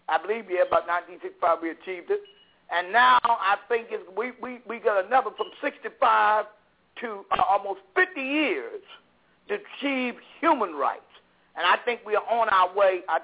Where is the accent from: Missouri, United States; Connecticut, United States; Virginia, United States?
Virginia, United States; Lynchburg; when I was growing up in Lynchburg, Virginia, Georgia, and all them places